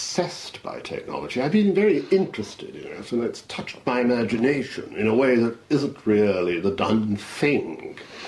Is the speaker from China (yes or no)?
yes; Shanghai, China; moved away; And I was brought up in Shanghai, which was an American zone of influence